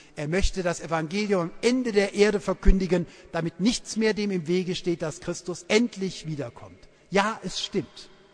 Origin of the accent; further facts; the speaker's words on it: Rhineland, Germany; das kannte ich als Rheinländer noch gar nicht.